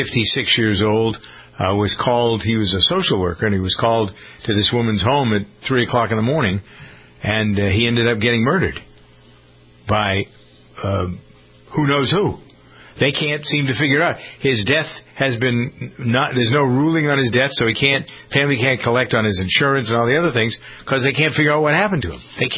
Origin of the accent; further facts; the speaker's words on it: Framingham, Massachusetts, United States; we even had it here in my hometown of Framingham